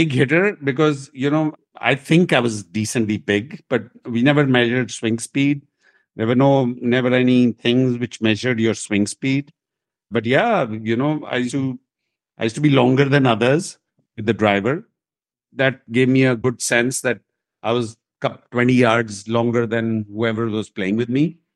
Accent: Chandigarh, India; And there was a tournament happening in my hometown, the Chandigarh Open.

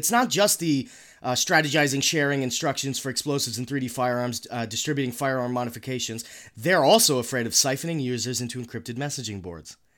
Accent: New York, United States; We're from New York. That shit doesn't fly in New York.

